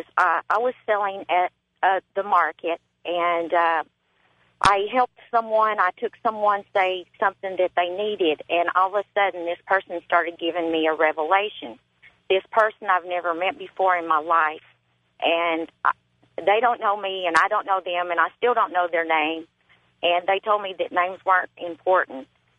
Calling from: Fremont, California, United States; I'm from Fremont, California.

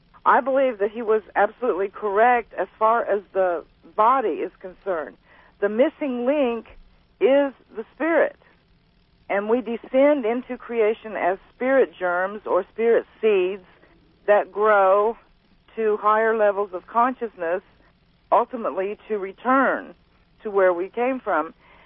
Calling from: Tulsa, Oklahoma, United States; I'm calling from Tulsa.

